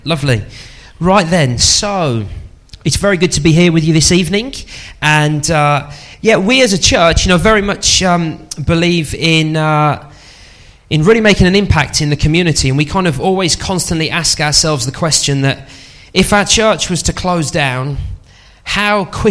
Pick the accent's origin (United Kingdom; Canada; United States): United Kingdom; Birmingham, West Midlands; I have a little bit of an accent, and I'm from Birmingham, and I hope it's not too strong though.